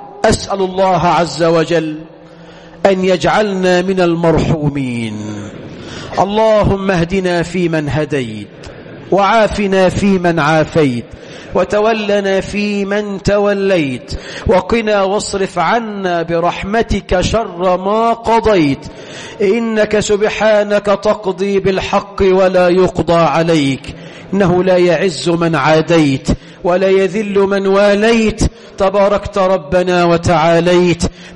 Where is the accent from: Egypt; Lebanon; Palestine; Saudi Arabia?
Egypt; اللهم اجعل بلدنا مصر أمنا أمانا، رخاء سخاء